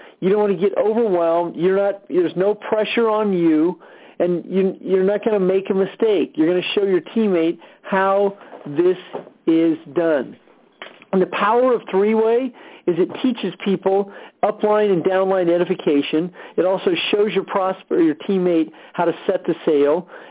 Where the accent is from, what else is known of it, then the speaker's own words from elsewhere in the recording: Stockton, California, United States; I'm from Stockton, California.